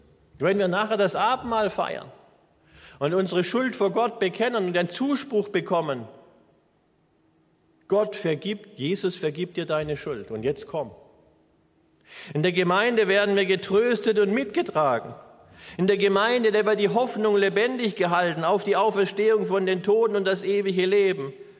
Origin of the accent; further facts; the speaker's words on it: Baden-Württemberg, Germany; hier, an der Grenze zwischen Baden und Württemberg, uns, wo es mal früher geheißen hat, wir können alles außer Hochdeutsch.